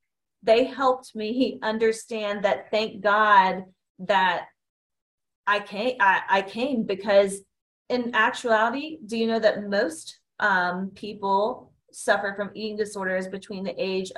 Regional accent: Georgia, United States; I'm from Georgia.

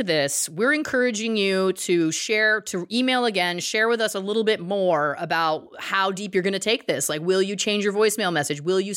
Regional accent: England, United Kingdom; I am 100% English.

